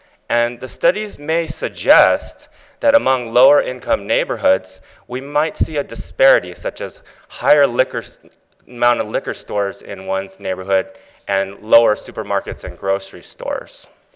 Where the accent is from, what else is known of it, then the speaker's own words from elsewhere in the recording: California, United States; now in Minnesota, United States; I'm actually a Californian living in Minnesota, just by clarification.